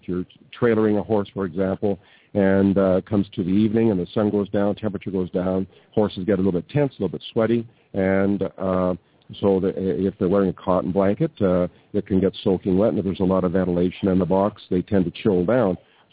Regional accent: Toronto, Ontario, Canada; now in Ireland; Irish accent. I live in Ireland, but I'm from Toronto originally. So the Irish accent might be a little bit sort of mid-Atlantic

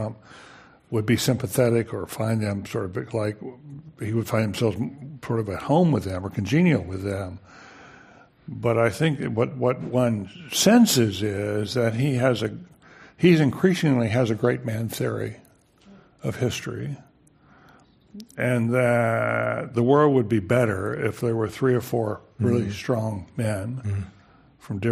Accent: New England, United States; Listen, I come from the Patriot country. The New England Patriots are a big deal where I live.

